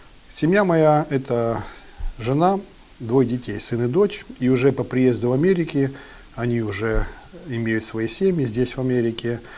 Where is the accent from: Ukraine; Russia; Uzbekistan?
Ukraine; Eastern Ukraine; Я родился в Украине в 1967 году, в апреле месяце, и родился в христианской семье.